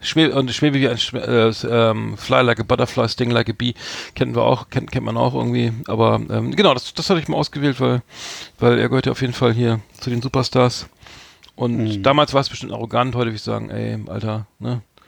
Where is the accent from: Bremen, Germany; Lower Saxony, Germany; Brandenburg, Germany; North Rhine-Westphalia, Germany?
Bremen, Germany; ich bin ja auch als Bremer nicht der geborene Großstädter